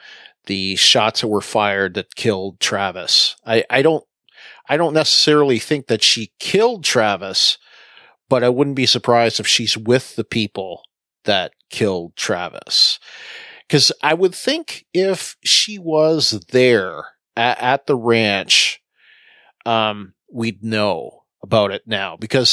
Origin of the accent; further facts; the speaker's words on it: Canada; as a Canadian invading, I'm sensitive to such things.